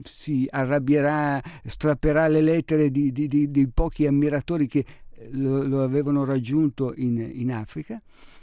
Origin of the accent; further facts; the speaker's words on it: Milan, Lombardy, Italy; io sono milanese